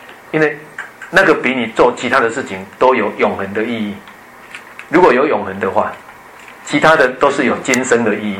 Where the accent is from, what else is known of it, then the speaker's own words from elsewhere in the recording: Taiwan; 我们台湾人都像这样，所以被拜庙